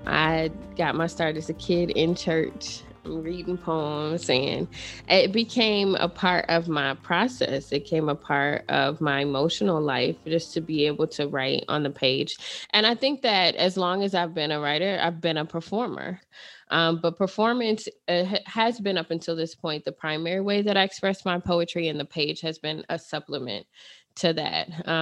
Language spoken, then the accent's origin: English; Chicago, Illinois, United States; now in Atlanta, United States; Yeah, I live in Atlanta, Georgia. Been here over 20 years. I'm originally from Chicago, but we're great migration folks, so I'm a child of the South.